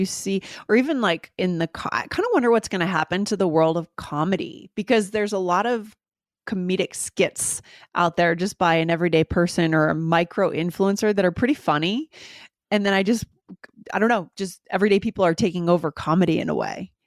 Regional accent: New Hampshire, United States; at a Savers, I think in New Hampshire, actually, my home state, they purchased it.

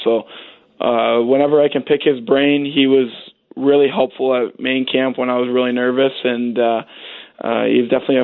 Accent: Amherstburg, Ontario, Canada; That I'm from Amherstburg, Ontario. Just a small town and a kid just with a big hockey dream trying to chase it.

